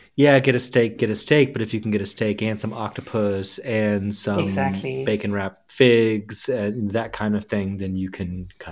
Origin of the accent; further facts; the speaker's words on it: Jacksonville, Florida, United States; unless it's like my hometown in Jacksonville. I know where that is.